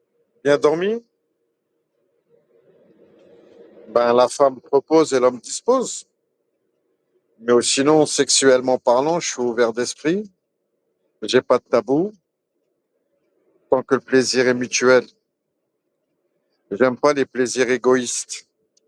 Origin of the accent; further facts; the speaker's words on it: Maubeuge, Hauts-de-France, France; Je suis de Maubeuge à la base.